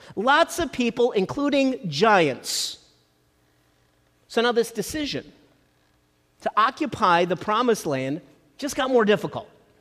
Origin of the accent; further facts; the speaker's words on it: Midwest, United States; I'm from the Midwest, I say pop, I don't say soda